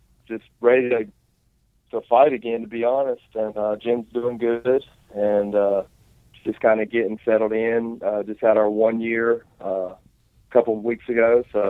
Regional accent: Alabama, United States; I'm the guy from Alabama that they're trying to, you know, just get a win for their local guy or whoever.

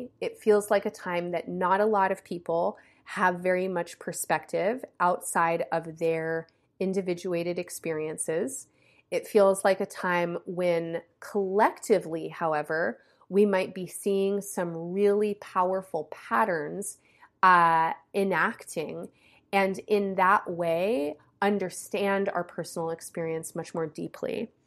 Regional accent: United States; as a descendant of Jewish people who fled persecution in Europe, I grew up in the United States.

